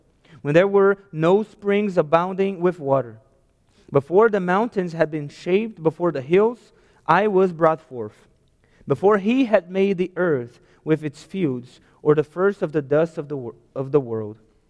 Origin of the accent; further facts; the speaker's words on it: Rio de Janeiro, Brazil; I'm from Brazil, and I was raised most part of my life, and I was raised in Rio de Janeiro most part of my life. I lived there.